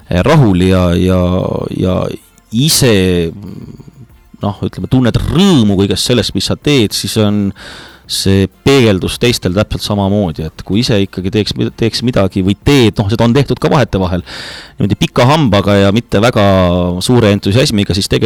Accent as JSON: {"language": "Estonian", "town": "Viljandi", "region": "Viljandi County", "country": "Estonia", "tie": "born or raised there", "lives_now": "Pärnu, Estonia", "said": "Aga päritolult olen mulk ja sisse rännanu siia Pärnusse kilulinna. Aga juba tegelikult 97. aastast, nii et ma olen nüüdsest jõudnud punkti, kus ma olen Pärnus kauem elanud, kui ma elasin oma sünnilinnas Viljandis."}